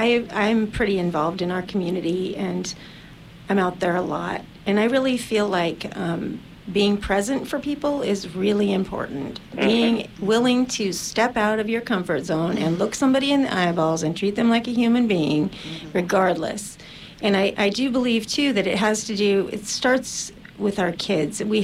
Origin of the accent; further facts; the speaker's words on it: Eureka, United States; You know, when I grew up here in Eureka, when I grew up, I went to a homogeneous Washington elementary.